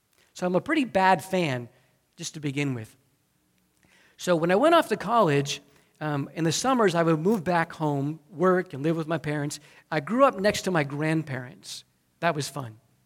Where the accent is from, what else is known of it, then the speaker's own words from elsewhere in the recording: Keysville, New York, United States; also born or lived in Connecticut; I was born in Connecticut. My parents moved to upstate New York, Keysville, New York. We have 3 stoplights, 5,000 people, 6,000 people. So being from upstate New York